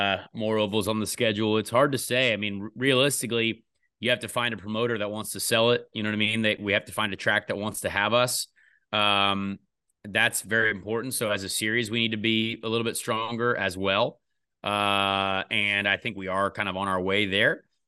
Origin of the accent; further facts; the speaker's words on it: Indianapolis, Indiana, United States; So, like, I would love to, you know, that's my hometown. I would love to drive a cup car around there on Brickyard Weekend.